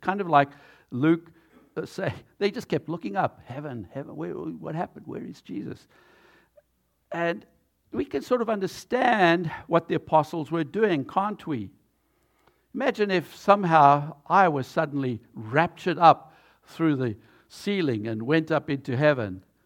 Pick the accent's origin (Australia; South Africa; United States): South Africa; When I was growing up in South Africa, we actually recognized Ascension Thursday.